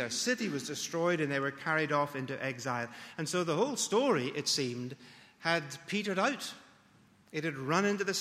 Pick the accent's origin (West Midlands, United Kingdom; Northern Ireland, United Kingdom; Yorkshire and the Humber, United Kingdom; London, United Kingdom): Northern Ireland, United Kingdom; Belfast; born there; I don't assume that they know that I was born in Belfast, though I was.